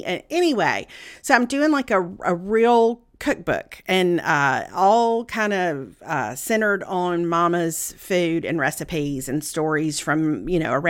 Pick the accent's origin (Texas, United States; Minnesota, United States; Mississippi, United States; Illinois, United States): Mississippi, United States; Meridian; And so I'd gone to Meridian, to my hometown, a couple of months ago.